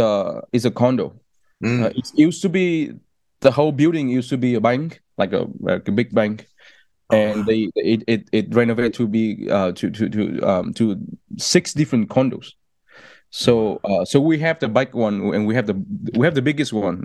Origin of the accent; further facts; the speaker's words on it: Hanoi, Vietnam; now in Chicago, United States; I'm from Chicago and I'm from Hanoi. Like, I'm part of the two. I've been in Chicago for so long. I'm American citizen now, so I like sometimes my identity is kind of mixed.